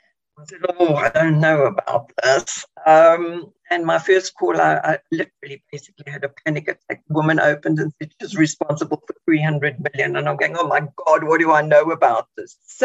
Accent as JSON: {"language": "English", "country": "South Africa", "tie": "born or raised there", "said": "so a little bit about me is I grew up in South Africa, and I absolutely hated it. I always wanted to be somewhere else."}